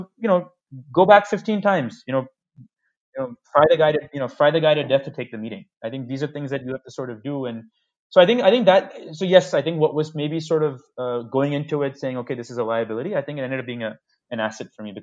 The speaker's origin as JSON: {"language": "English", "town": "New York City", "region": "New York", "country": "United States", "said": "And I come from New York City, where traffic is worse than Bombay."}